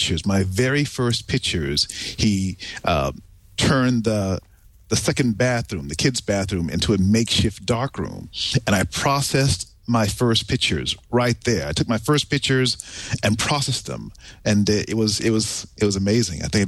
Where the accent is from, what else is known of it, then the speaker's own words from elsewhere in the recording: New York, United States; But we grew up in New York, and my dad got me into photography.